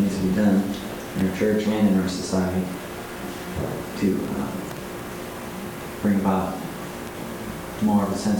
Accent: Tacoma, Washington, United States; I come from Tacoma. My dad is a professor at BLU.

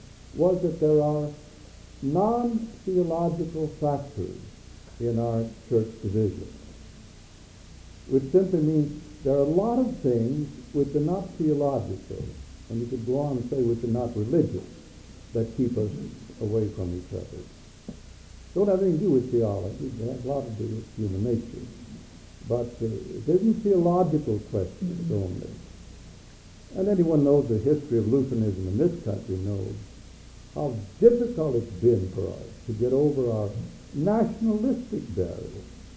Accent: New England, United States; I grew up in New England. My father was a pastor, but I grew up in a Swedish colony.

